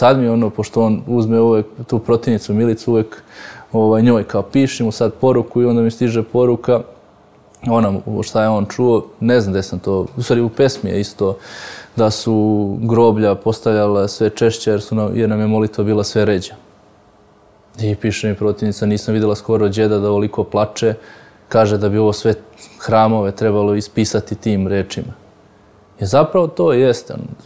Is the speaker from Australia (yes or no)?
no; Aranđelovac, Šumadija, Serbia; born there; To je tehnička stvar, da li sam ja rođen u Aranđelcu ili negde. Moj zavičaj na Kosovo i Metohiji.